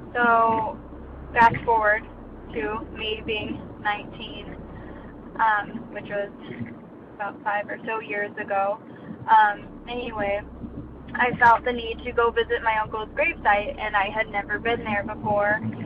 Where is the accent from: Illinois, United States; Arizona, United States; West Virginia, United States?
Illinois, United States; Big Rock; I'm from Big Rock, Illinois